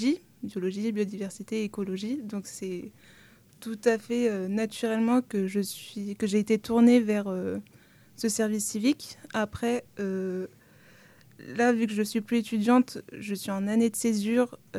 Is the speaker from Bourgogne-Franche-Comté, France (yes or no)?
no; Lille, Hauts-de-France, France; now in Tours, France; Je viens même pas de Tours. Okay. Même pas de la région.